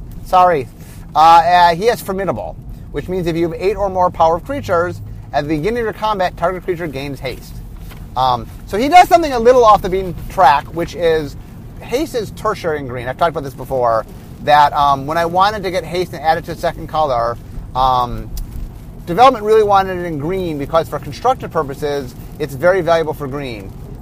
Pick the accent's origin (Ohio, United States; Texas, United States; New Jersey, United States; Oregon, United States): Ohio, United States; Cleveland; also born or lived in Los Angeles; now in Seattle, United States; I grew up in Cleveland, in which we had a lot of snow.